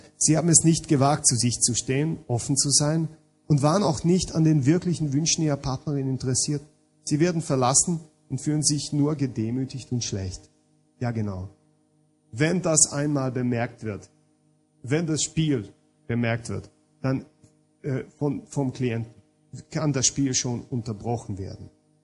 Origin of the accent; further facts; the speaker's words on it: Hungary; ich komme aus Ungarn, zum Teil aus einer österreichisch-ungarischen Familie, aber lebe doch in Ungarn.